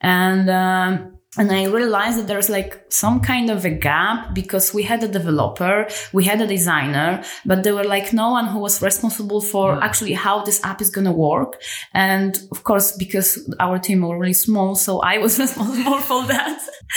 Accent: Warsaw, Masovian Voivodeship, Poland; I'm from Warsaw.

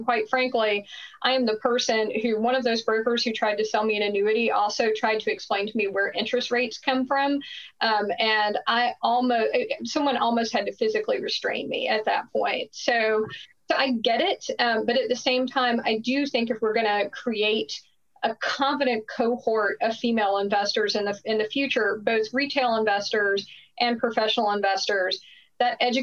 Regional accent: Alabama, United States; So I grew up in Alabama, and I grew up what I like to refer to as powdered milk poor.

